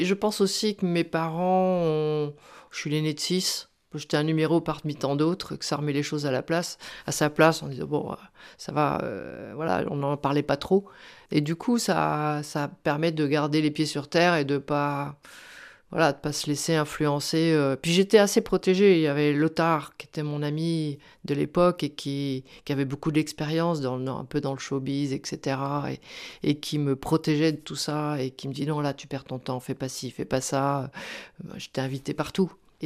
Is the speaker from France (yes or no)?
yes; Paris, Île-de-France, France; Comme je suis originaire de Paris en plus